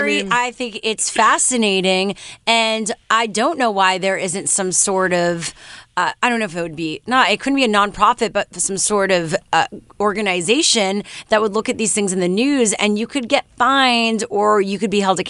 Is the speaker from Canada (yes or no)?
yes; Canada; I'm Canadian